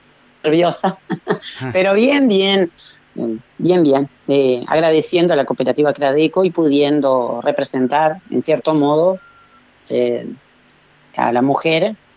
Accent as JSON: {"language": "Spanish", "town": "Colonia Valdense", "region": "Colonia", "country": "Uruguay", "tie": "born or raised there", "said": "Yo soy oriunda de Colonia Valdense, o sea, Rincón del Rey, claro, a 8 kilómetros más o menos, sí, de Valdense."}